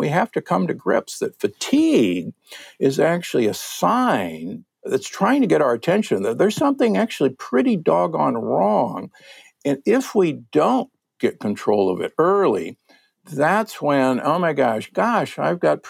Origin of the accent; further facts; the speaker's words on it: Omaha, Nebraska, United States; And don't get me wrong, I'm from Omaha, Nebraska, the corn huskers.